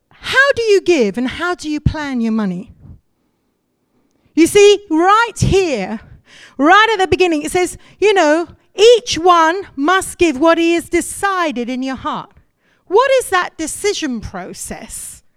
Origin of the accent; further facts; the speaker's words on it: India; I'm a missionary kid. I grew up in India, missionary